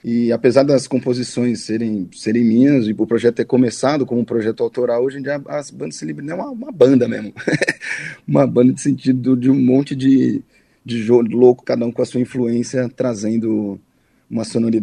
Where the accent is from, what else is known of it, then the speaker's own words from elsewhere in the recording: Pernambuco, Brazil; Eu sou pernambucano, baixista pernambucano também